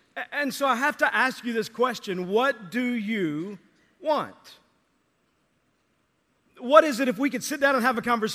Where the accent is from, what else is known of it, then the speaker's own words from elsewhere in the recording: Texas, United States; I grew up in Texas, and you were taught to obey teachers, and if not, they brought the pain.